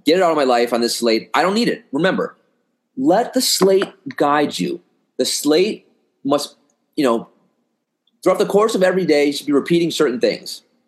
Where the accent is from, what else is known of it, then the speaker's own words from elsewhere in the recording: Milwaukee, Wisconsin, United States; now in New York, United States; I'm from Wisconsin, right? I grew up in Wisconsin, from Milwaukee.